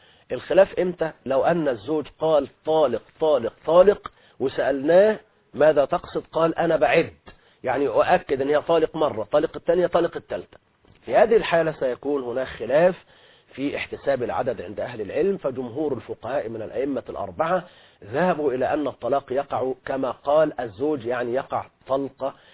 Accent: Egypt

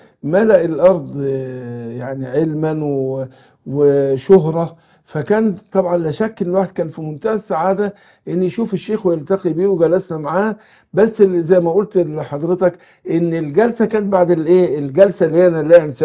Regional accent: Suez, Suez Governorate, Egypt; born there; في محافظة السويس اللي هي مسقط رأسي

